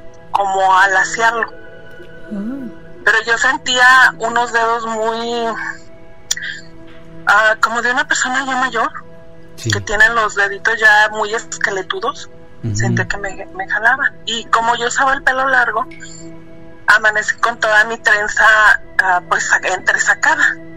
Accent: Jalisco, Mexico; now in Laguna Hills, United States; Soy de la Ribera de Chapala.

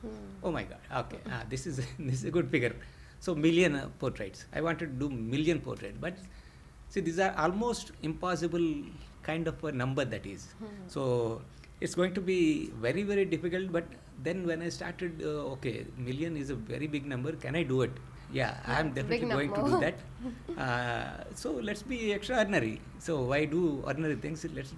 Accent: India; English is a second language; We are from India, and we have a very freedom, complete freedom

